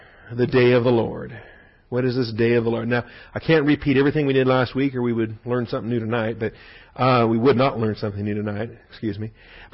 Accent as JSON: {"language": "English", "region": "West Coast", "country": "United States", "tie": "born or raised there", "said": "I grew up on the West Coast."}